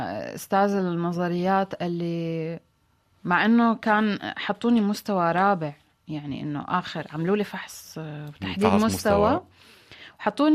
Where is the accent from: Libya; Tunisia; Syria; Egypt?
Syria; الكل أمريكان ما عدا أنا سورية.